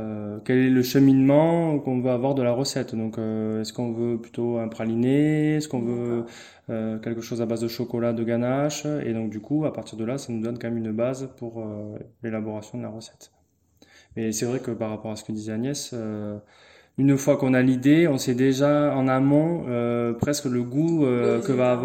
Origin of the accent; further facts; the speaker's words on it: Reims, Grand Est, France; born there; Non, moi je suis né en Champagne à Reims